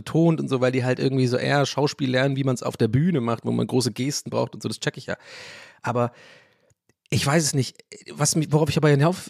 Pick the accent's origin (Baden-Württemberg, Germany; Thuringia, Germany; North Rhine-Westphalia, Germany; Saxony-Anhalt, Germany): North Rhine-Westphalia, Germany; Cologne; stehe in Köln, meine Heimatstadt Köln